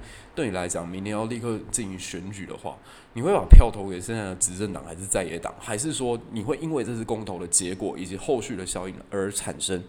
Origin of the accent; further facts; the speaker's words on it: Taiwan; 让我们台湾人觉得应该在这个时刻选择你